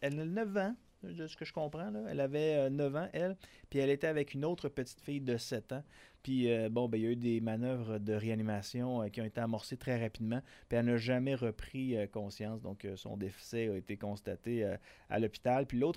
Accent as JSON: {"language": "French", "region": "Quebec", "country": "Canada", "said": "Moi, je viens de l'Abitibi."}